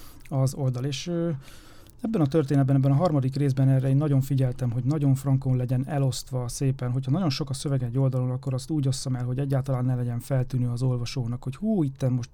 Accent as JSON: {"language": "Hungarian", "town": "Szombathely", "region": "Vas", "country": "Hungary", "said": "gyerekkoromban én Szombathelyről származom, és ott a határ mellett így rengeteg"}